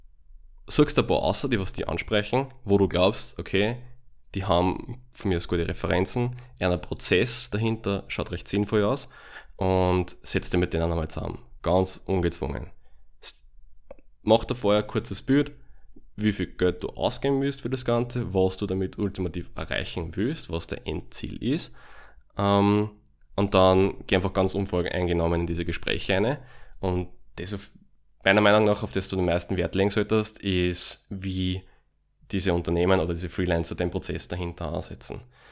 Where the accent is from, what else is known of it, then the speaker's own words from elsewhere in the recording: Austria; Aber ihr habt das Glück, dass bei uns in Österreich sozusagen das ein sehr kleiner Punkt vom UX-Design ist.